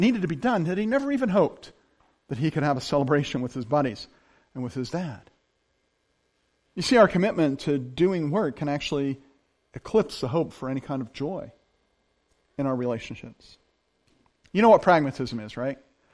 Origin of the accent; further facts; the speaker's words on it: Scotland, United Kingdom; I'm Scottish. We're very frugal, right?